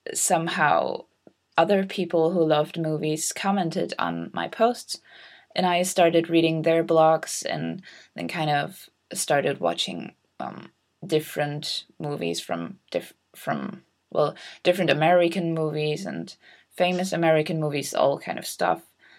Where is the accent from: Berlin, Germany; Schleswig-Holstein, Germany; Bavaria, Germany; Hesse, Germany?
Schleswig-Holstein, Germany; English is a second language; I'm 18 years old and I still go to high school. And I'm from Denmark/Germany. And I'm saying Denmark/Germany because I live in Northern Germany and there's a Danish minority here. And so I just happened to go to a Danish school